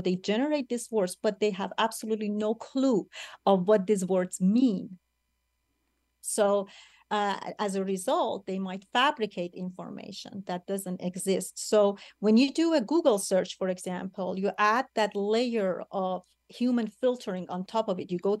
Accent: Iran; I'm from Iran, you know, when I traveled back to Iran

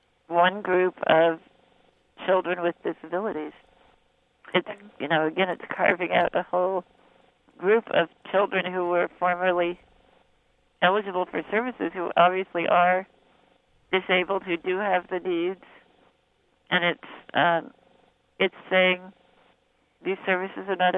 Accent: Colorado, United States; I don't know very much at all about Illinois politics because I am from Colorado

